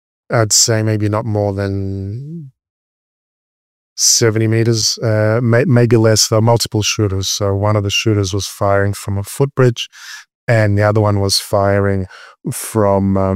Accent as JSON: {"language": "English", "town": "Sydney", "region": "New South Wales", "country": "Australia", "tie": "born or raised there", "said": "And we left or we fled in 87 to Australia. Actually, to Sydney, and to be more specific, I grew up in Bondi. So I grew up on this beach, so I know it very well."}